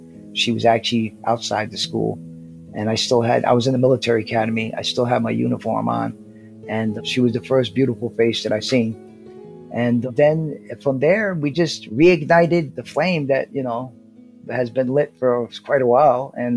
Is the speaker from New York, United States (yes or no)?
yes; Nyack, New York, United States; born there; I'm an Arab American. I was born in Nyack Hospital in Rockland County, New York.